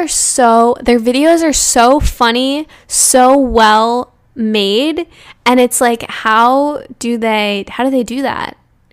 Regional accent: New York, United States; I'm a New Yorker, true and true.

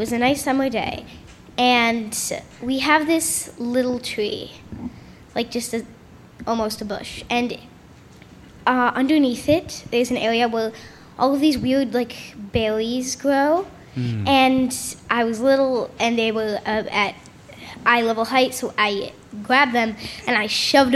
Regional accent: Westmont, Illinois, United States; And I'm from Westmont, Illinois.

